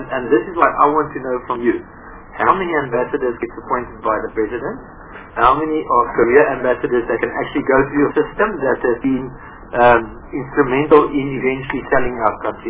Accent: South Africa; I think to be an ambassador in a country is most probably one of the most important tasks as a South African in another country.

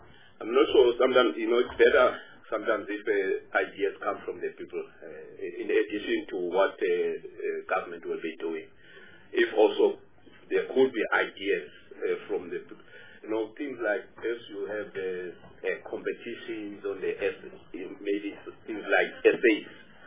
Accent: Eastern Cape, South Africa; I come from the Eastern Cape

